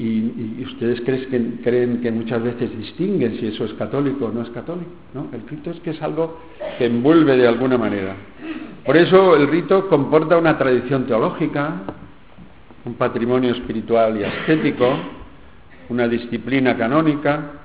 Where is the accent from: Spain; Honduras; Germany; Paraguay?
Spain; Aldea del Fresno, Community of Madrid; born there; la parroquia de San Pedro Apóstol de Aldea de Fresno, que es donde yo nací, o me nacieron mis padres hace 73 años casi